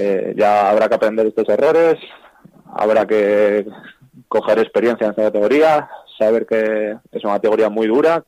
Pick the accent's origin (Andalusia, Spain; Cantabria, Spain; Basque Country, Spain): Cantabria, Spain; Laredo; el Laredo siempre va a estar ahí. Para mí es el equipo de mi pueblo